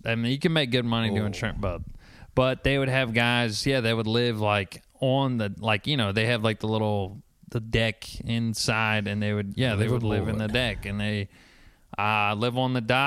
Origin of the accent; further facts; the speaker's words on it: Louisiana, United States; I'm gonna be honest. I'm from Louisiana, and I've never heard someone have such a long-winded strategy to get a boat.